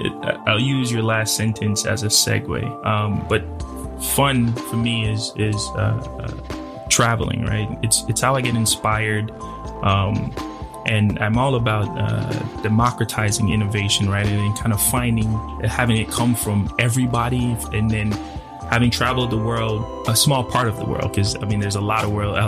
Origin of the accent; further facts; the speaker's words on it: Belize; moved away as an adult; now in United States; so I'm originally from Belize. I was born and raised in Belize. I didn't come to the States till I was a man, technically.